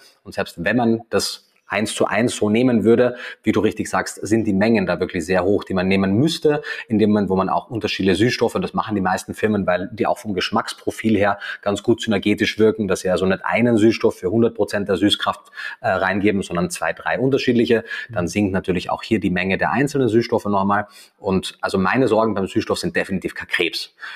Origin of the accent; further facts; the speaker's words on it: Austria; born there; ich bin weder Österreicher noch bin ich Veganer, sondern ich wurde in Österreich geboren